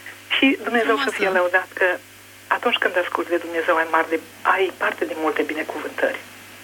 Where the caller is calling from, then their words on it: Mediaș, Sibiu County, Romania; și sunt de la Media